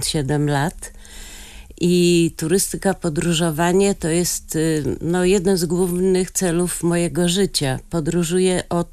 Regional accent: Lower Silesian Voivodeship, Poland; born there; ja się urodziłam koło Wrocławia, tam miałam blisko Sudety.

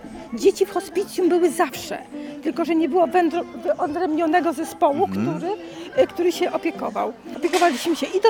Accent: Lublin Voivodeship, Poland; Ja pochodzę z Lubelszczyzny i tam jeszcze do niedawna były normalne pożegnania w domu

